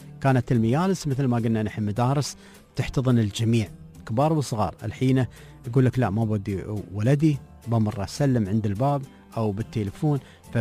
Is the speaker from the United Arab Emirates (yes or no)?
yes; Dubai, United Arab Emirates; عندنا في دبي